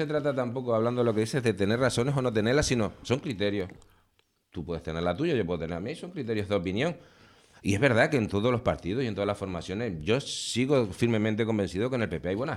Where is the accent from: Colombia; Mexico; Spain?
Spain; y no es verdad, somos, claro que somos españoles.